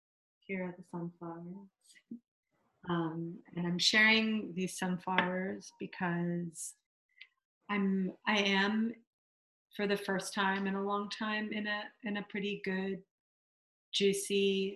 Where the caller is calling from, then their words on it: Oakland, California, United States; I'm calling from Oakland.